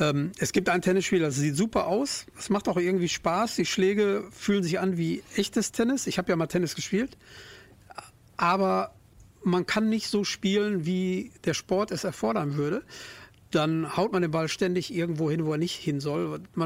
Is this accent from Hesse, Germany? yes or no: no; North Rhine-Westphalia, Germany; wir sind aus dem Ruhrgebiet übrigens.